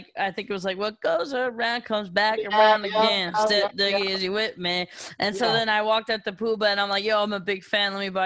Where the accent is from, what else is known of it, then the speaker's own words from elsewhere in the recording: New York, United States; See, I grew up in New York and on 98.7 Kiss FM on like Sundays, every Sunday, they had like a big reggae day.